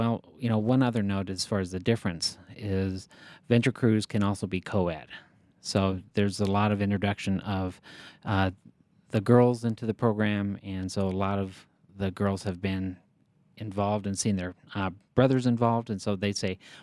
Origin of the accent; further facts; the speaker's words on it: Denver, Colorado, United States; I grew up in Scouts, Boy Scouts here in the Denver area, and did a lot of backpacking, did a lot of winter camping